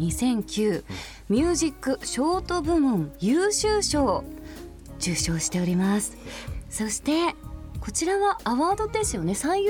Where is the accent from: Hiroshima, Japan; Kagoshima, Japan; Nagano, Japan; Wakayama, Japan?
Kagoshima, Japan; もう鹿児島といえば芋焼酎、我々のふるさとの夢の一撃というですね